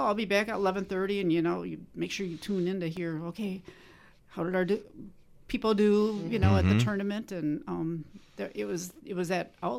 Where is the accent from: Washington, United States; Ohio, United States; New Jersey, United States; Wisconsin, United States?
Wisconsin, United States; Wisconsin Rapids; I am from Wisconsin Rapids.